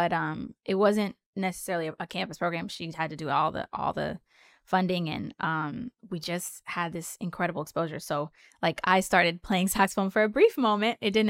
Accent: California, United States; And I come from the Bay Area where there's so many different types of music.

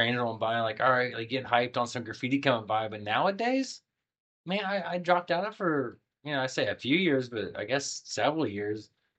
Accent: Terre Haute, Indiana, United States; moved away as an adult; now in Outer Banks, United States; I moved to the Outer Banks and didn't know what that fucking place was from Indiana. I grew up and born and raised in Terre Haute, Indiana.

